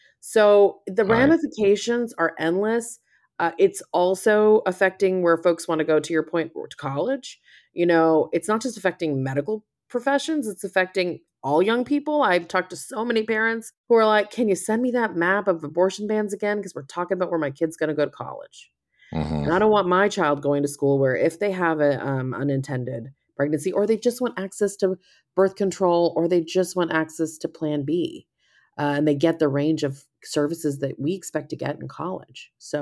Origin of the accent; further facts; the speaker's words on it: Texas, United States; I mean, I'm from Texas